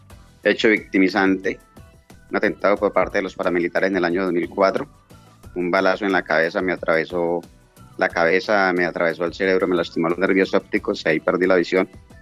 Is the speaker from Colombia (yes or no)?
yes; Mesetas, Meta, Colombia; also born or lived in Cali; soy una persona de 47 años de edad, nací en Cali, me trajeron muy chiquitico al llano y me crié aquí en Mesetas, departamento del Meta.